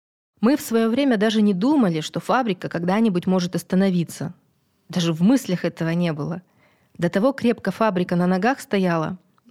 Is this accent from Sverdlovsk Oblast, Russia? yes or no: yes; Aramil, Sverdlovsk Oblast, Russia; я в своем родном городе прожила жизнь. Арамиль — мой родной город. Даже мысли не было, чтобы куда-то уехать.